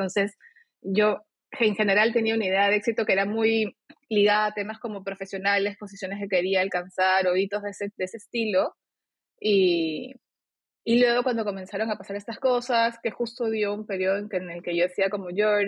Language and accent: Spanish; Peru; yo soy peruana, vivo en Perú y estudié en Perú.